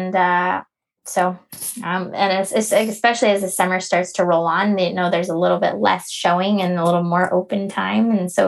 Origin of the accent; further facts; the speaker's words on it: Park City, Utah, United States; I go back to Park City, quite a bit. It's my hometown, which is awesome.